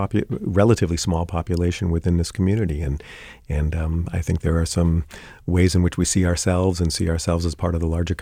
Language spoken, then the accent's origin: English; San Francisco, California, United States; I grew up in San Francisco.